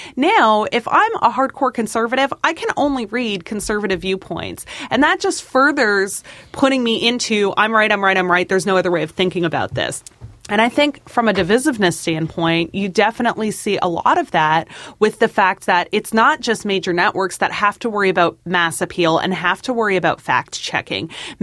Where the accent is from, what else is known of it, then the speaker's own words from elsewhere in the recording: Canada; I can't vote anyways. I'm Canadian, but...